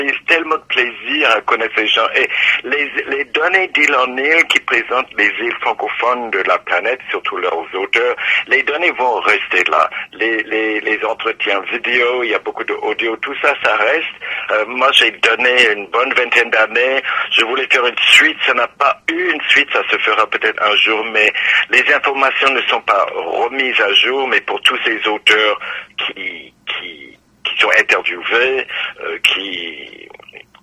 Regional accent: Wisconsin, United States; born there; French is a second language; je suis né dans le Wisconsin, je n'ai aucune parenté de langue française, c'est une langue que j'ai acquise, mais elle est devenue ma langue.

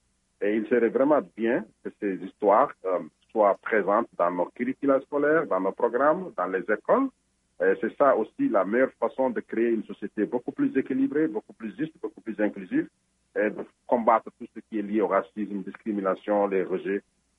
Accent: Senegal; moved away as an adult; je suis originaire du Sénégal. C'est là où j'ai commencé mes études élémentaires, secondaires, mais même mes deux, trois premières années d'université. Ensuite, je suis allé faire mes études en France.

